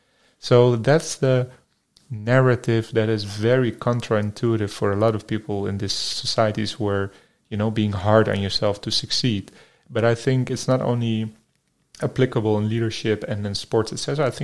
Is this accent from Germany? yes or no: yes; Berlin, Germany; I'm from Berlin. I lay there, I close my eyes, and then I visualize Berlin.